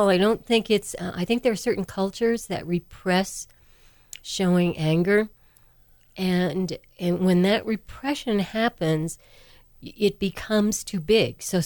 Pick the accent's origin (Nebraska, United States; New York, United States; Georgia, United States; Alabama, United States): New York, United States; New York City; I grew up in New York City, and I grew up wanting nothing more than to act.